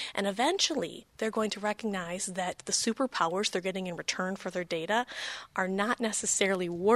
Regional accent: Davenport, Iowa, United States; I'm from Davenport, Iowa.

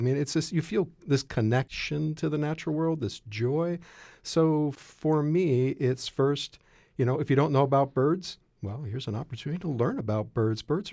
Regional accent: Reading, Pennsylvania, United States; I grew up in Reading, so a little postage stamp backyard.

